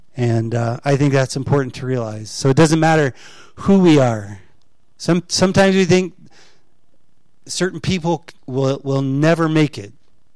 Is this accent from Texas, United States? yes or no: no; Florida, United States; I was raised in Florida.